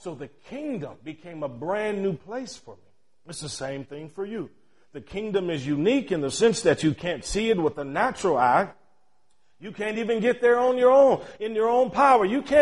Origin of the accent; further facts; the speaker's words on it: Cleveland, Ohio, United States; I can remember as a little kid growing up in Cleveland, Ohio, I was a bad boy, just terrible.